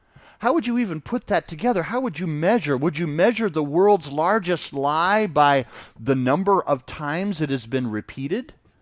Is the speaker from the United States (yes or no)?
yes; United States; As an American, you know, we're always warlike and bellicose.